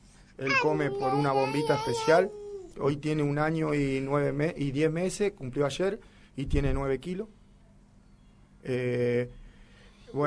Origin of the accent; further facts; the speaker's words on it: Santa Fe, Argentina; Nosotros somos de Santa Fe capital.